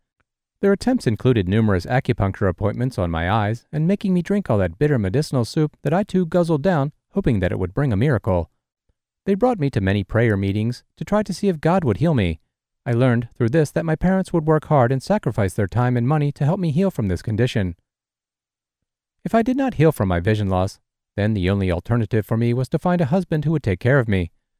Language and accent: English; United States; born there; I am Chinese American and born here in the States. My parents immigrated here from Hong Kong as young adults.